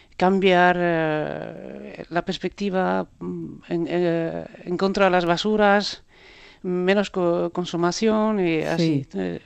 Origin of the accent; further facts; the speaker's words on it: Basque Country, Spain; planteado en nuestro pueblo, en Oragaje